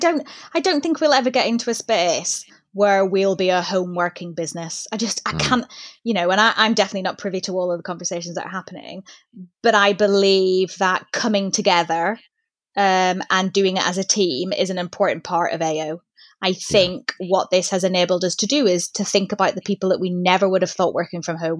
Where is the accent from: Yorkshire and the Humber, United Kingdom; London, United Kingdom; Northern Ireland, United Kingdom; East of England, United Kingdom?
Northern Ireland, United Kingdom; Belfast; born there; also born or lived in Aden; I was born in Belfast to an African father and a Northern Irish mother.